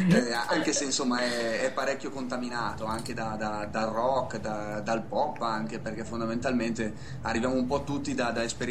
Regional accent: Milan, Lombardy, Italy; Noi veniamo da Milano, o meglio dall'Interland milanese. Siamo un po' sparsi per l'Interland milanese tutti quanti.

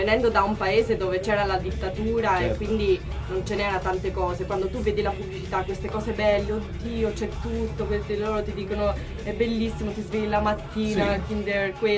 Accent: Durrës, Durrës County, Albania; Durazzo è la città più bella, sarà che io vengo da Durazzo.

